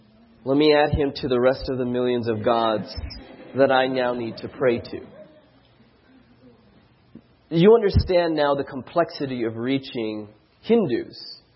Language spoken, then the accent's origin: English; Philippines; And we don't speak Chinese. We're Filipino.